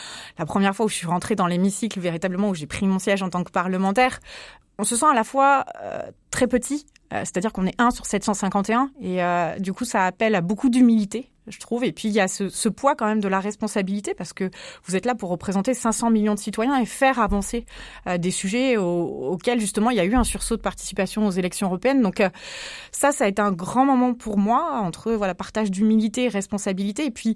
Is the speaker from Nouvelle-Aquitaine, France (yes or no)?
yes; Limoges, Nouvelle-Aquitaine, France; je suis originaire de Limoges.